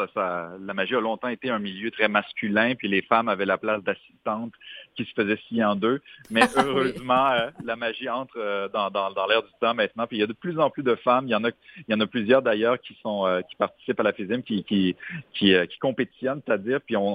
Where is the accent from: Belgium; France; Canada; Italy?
Canada; Quebec City, Quebec; ça a lieu dans ma ville natale, Québec